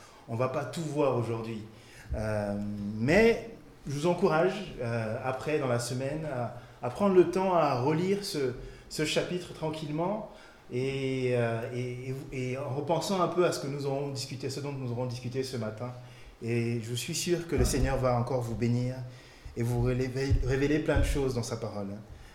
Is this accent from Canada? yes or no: no; Chad; now in Besançon, France; Je suis membre de l'église évangélique de la Bonne Nouvelle de Besançon. Je suis originaire aussi du Tchad, un pays d'Afrique centrale. Et ça va faire depuis 7 ans que je vis à Besançon.